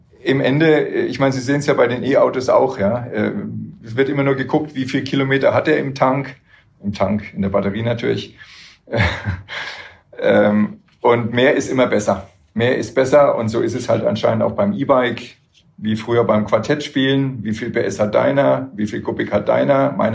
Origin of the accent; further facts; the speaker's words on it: Würzburg, Bavaria, Germany; ich komme aus Würzburg, da ist es hügelig